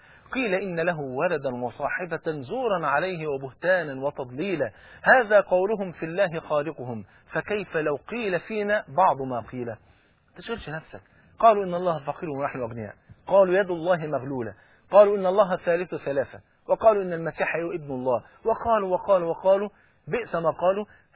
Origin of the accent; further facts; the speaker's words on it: Egypt; وزي ما بيقولوا المثل عندنا في مصر